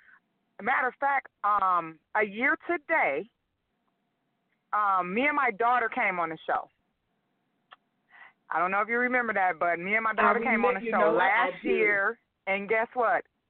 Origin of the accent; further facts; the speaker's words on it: Compton, California, United States; back then I had a lot of different challenges and things that I went through in my life just growing up in Compton.